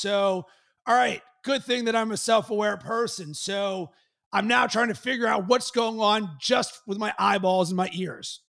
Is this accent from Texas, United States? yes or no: no; Pittsburgh, Pennsylvania, United States; And I'm from Pittsburgh and I'm a Steelers fan.